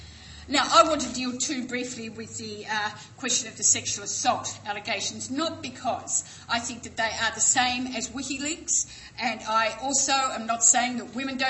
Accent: Australia; that's what we need, you know, as an Australian community to engage with. Now, as one citizen who was really quite concerned with what was happening over there in Sri Lanka, who was appalled by the way our Australian media relied almost entirely

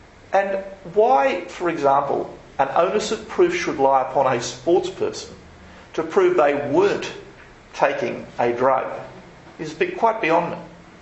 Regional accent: Queensland, Australia; in my home state, Queensland.

